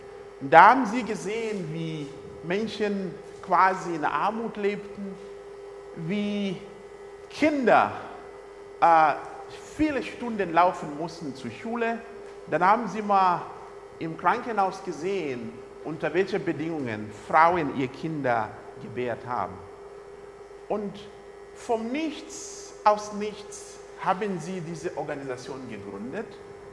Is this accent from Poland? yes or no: no; Zambia; Ich komme selbst aus Sambia.